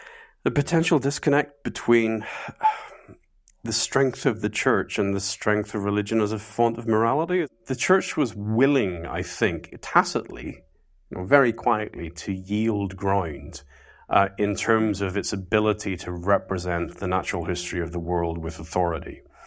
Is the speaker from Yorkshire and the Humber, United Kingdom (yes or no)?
no; Ballymena, Northern Ireland, United Kingdom; Whenever I was growing up in Ballymena in the 1990s